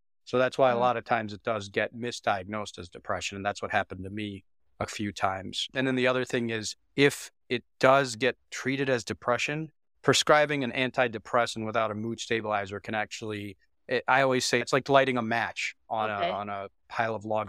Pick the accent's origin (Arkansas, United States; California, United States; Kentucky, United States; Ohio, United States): Ohio, United States; Toledo; now in Chicago, United States; I've spent more of my life in Chicago than anywhere else. So I kind of consider this my hometown, but Toledo is where we grew up.